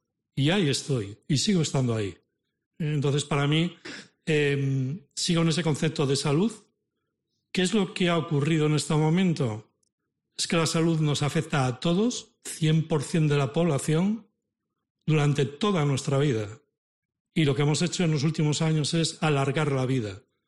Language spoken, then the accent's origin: Spanish; Cantabria, Spain; moved away; llevo 20 años ya fuera de Cantabria, pero no hay día que no lea los medios de comunicación de mi tierra